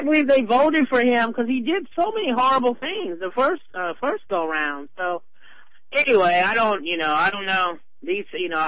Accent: California, United States; You know, I was so upset that I hate that, you know, I'm from California, but I hate San Francisco.

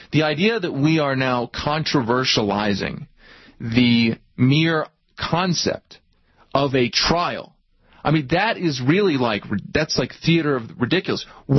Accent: United States; It embarrasses me as an American

